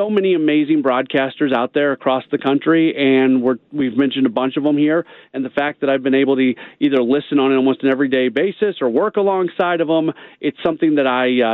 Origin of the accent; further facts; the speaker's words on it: St. Louis, Missouri, United States; Yeah, I am from St. Louis.